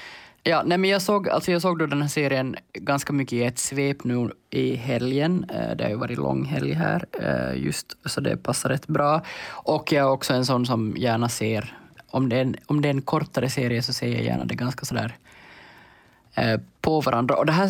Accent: Finland; jag har konstant dåligt samvete för att jag inte har del av mer finskspråkig kultur som finländare ändå.

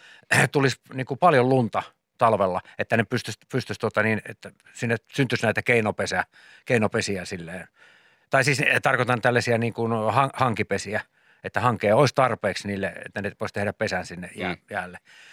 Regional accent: Savonlinna, South Savo, Finland; mä oon Savonlinnasta, mä oon kalastanut ikäni siellä niin kuin pienestä asti.

